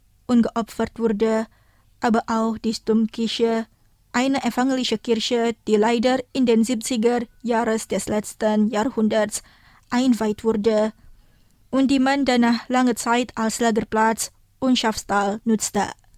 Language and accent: German; Saarbrücken, Saarland, Germany; in den Saarbrücker Stadtteil Brebach geführt hat, mein Heimatort.